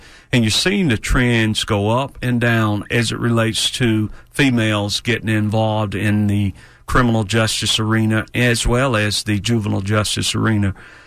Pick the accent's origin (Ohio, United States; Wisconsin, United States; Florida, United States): Florida, United States; Gainesville; I grew up in Gainesville, and I grew up in a single family home with my mother.